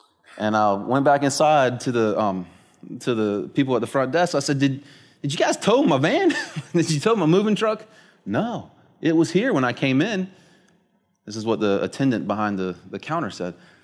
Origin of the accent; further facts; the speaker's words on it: Florida, United States; I'm not Canadian. I love Canada, but I'm not Canadian. I'm a Floridian. I'm American.